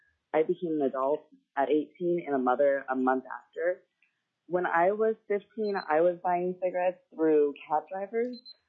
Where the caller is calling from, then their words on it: Fairbanks, Alaska, United States; I'm calling from Fairbanks, Alaska.